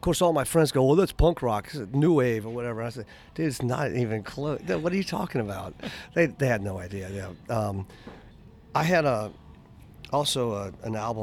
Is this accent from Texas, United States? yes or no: yes; Lubbock, Texas, United States; born there; I was born in Lubbock, Texas, okay. 1960, and my parents moved around a lot.